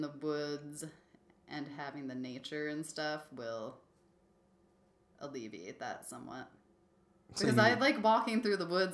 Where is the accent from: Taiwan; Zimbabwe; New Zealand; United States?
United States; Massachusetts; Because I've gone mini golfing a lot, having spent part of my childhood growing up on Cape Cod.